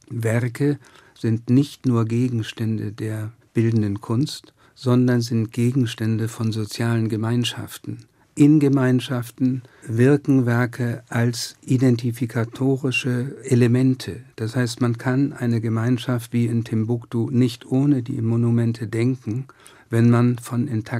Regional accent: Kiel, Schleswig-Holstein, Germany; Ich bin in Kiel nach dem Krieg aufgewachsen.

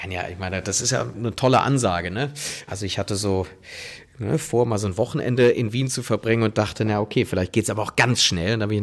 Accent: Cologne, North Rhine-Westphalia, Germany; also ich am allerwenigsten als Kölner und Spanier, ne?

